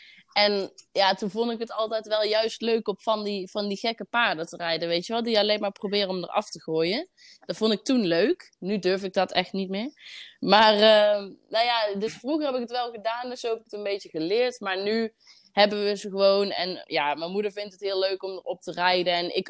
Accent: 's-Hertogenbosch, North Brabant, Netherlands; born there; Ik ben geboren in Den Bosch, terwijl maar heel mijn familie woont in Eindhoven. En daar komt mijn moeder ook vandaan en mijn vader ook. En die zijn dus samen gaan wonen in Den Bosch.

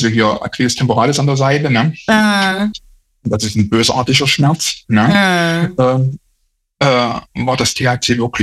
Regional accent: Erfurt, Thuringia, Germany; also ich komme aus Erfurt, ne?

